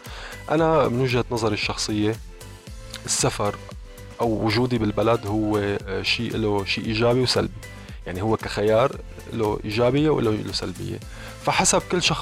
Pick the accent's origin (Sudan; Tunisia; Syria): Syria; Damascus, Damascus Governorate; أنا ابن الشام، أنا صراحة عن جد عندي كتير حساسية تجاه شوارع الشام